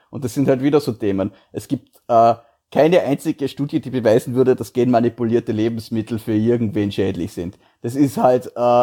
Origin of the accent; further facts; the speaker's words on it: Feldkirch, Vorarlberg, Austria; gerade in meiner Heimatgemeinde in Feldkirch